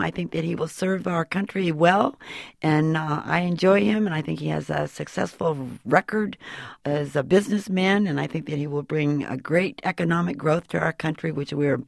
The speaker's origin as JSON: {"language": "English", "region": "Southwest", "country": "United States", "tie": "born or raised there", "said": "I grew up in the Southwest. I've got Hispanic people that are in my family."}